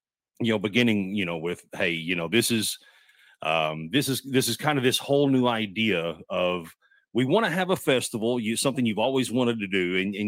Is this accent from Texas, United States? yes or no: yes; Texas, United States; I'm from Northeast Texas where we do things a little bit different, right?